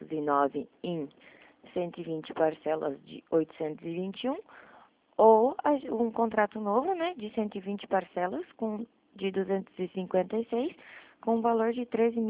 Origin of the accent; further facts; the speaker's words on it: Curitiba, Paraná, Brazil; Eu sou de Curitiba